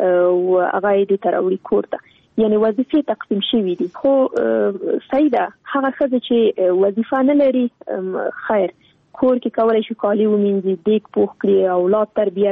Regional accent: Afghanistan; نن ورځ موږ څومره کلونه کېږي چې په افغانستان کې جګړه روانه ده. زه خو شخصا په جګړه کې پیدا شوی یم، دا د جګړه کې رالویه شولم

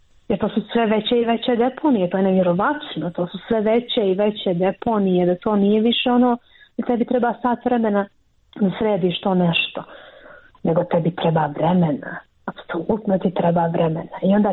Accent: Montenegro; Jer to je takva praksa kod nas u Crnoj Gori.

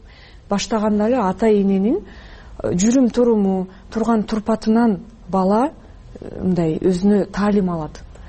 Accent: Chuy Region, Kyrgyzstan; Эми мен чүйдө төрөлүп өскөн кызмын. Баары бир биз мындай орусташып калган сыяктуу үй бүлөнүн катарына киребиз деп айтмакмын да.

